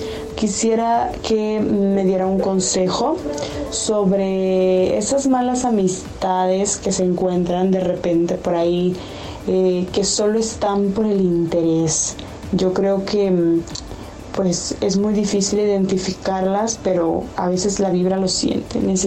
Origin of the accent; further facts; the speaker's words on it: Mexico; now in Madrid, Spain; originaria de México, pero lo escucho desde España. Así es, estoy en Madrid, tengo 7 años ya en Madrid.